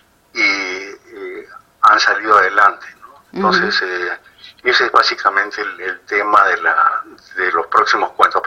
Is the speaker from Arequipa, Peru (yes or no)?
yes; Arequipa, Peru; also born or lived in Lima / Trujillo / Tacna; Yo soy arequipeño, así que...